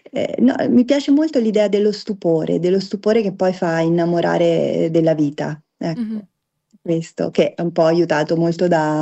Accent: Narni, Umbria, Italy; io da Umbra, da Narnese, comunque da Umbra

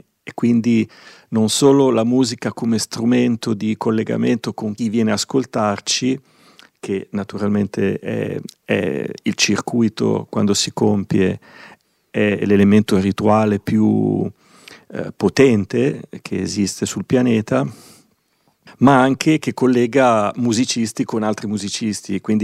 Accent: Milan, Lombardy, Italy; io sono milanese

